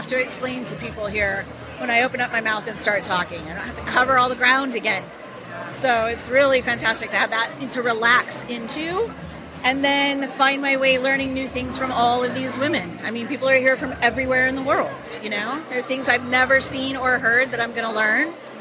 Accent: Washington, District of Columbia, United States; and I came here from Washington, D.C.

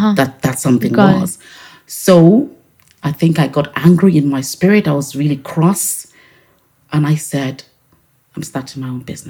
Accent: Nigeria; English is a second language; now in Ireland; I'm originally from Nigeria.

